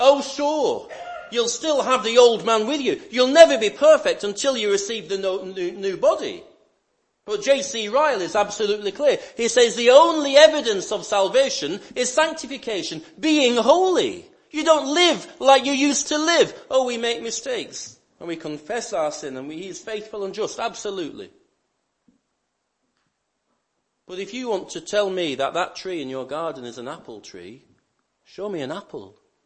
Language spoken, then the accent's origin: English; Lancaster, North West England, United Kingdom; I was brought up in Lancaster